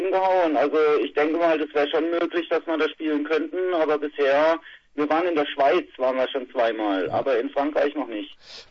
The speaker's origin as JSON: {"language": "German", "town": "Rastatt", "region": "Baden-Württemberg", "country": "Germany", "said": "Wir kommen aus Rastatt, das ist nahe der französischen Grenze zwischen Baden-Baden und Karlsruhe."}